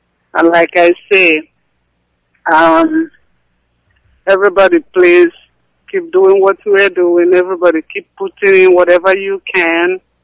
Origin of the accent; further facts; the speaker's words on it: Ubuta, Nigeria; now in Atlanta, United States; I live in Atlanta, and I come from Ubuta, and Biafra land.